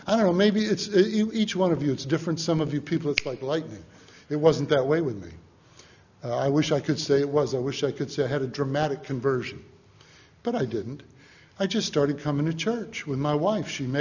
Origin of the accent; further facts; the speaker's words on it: Chicago, Illinois, United States; When I grew up in Chicago